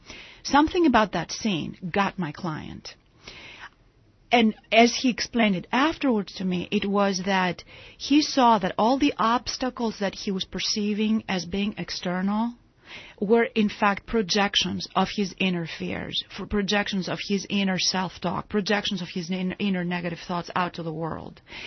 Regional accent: Greece; I'm originally from Greece, so I had this fortune of being raised with mythology.

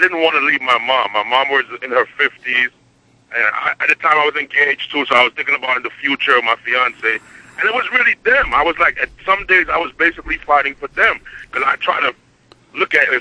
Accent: Brooklyn, New York, United States; Honestly, I had the luxury of growing up in Brooklyn, New York, and growing up around different cultures, not just Caribbean, you know, Italians, you know, Irish people

